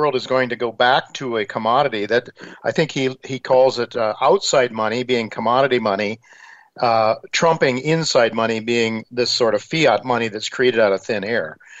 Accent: United States; I say that with trepidation as an American

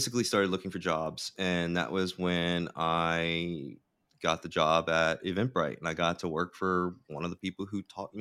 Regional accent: New Orleans, Louisiana, United States; I mean, I grew up in New Orleans where like storytelling and music is just like so prevalent.

